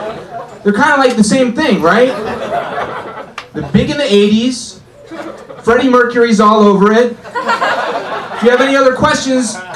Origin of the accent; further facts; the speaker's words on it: Indiana, United States; I'm from Indiana, and so is my personality.